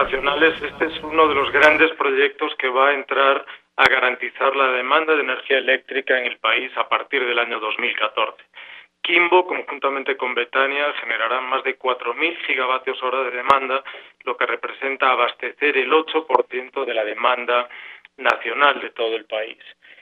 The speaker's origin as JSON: {"language": "Spanish", "country": "Spain", "moved": "yes", "lives_now": "Colombia", "said": "pues soy español, ya desde hace 16 años radicado aquí en Colombia y también colombiano por adopción"}